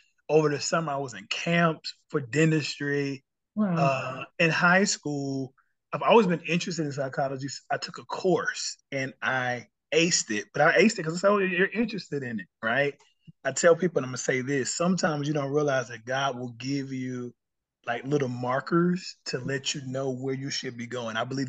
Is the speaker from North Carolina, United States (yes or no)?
yes; Charlotte, North Carolina, United States; I'm from Charlotte, you know.